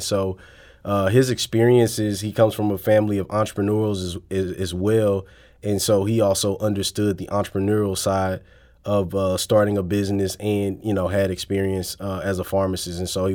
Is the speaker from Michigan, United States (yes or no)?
no; St. Louis, Missouri, United States; this might be something that my hometown of St. Louis could benefit from.